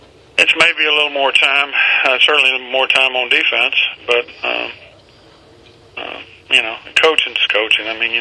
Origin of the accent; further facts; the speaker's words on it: Texas, United States; I'm from Texas. I grew up a Texas high school coach